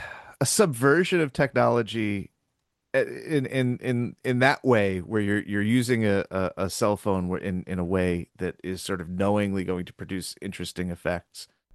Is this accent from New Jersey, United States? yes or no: yes; New Jersey, United States; accent: Jersey; my Jersey accent isn't adding anything.